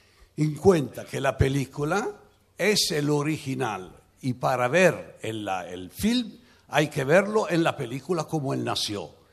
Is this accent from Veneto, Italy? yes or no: no; Rimini, Emilia-Romagna, Italy; English is a second language; I come from Rimini, Fellini Foundation.